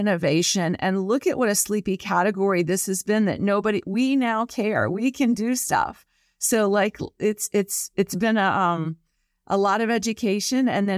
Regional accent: the South, United States; I'm from the South

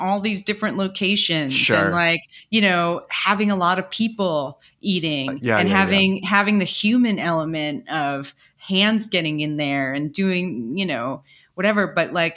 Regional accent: Shelter Island, New York, United States; I grew up on Shelter Island off of Long Island.

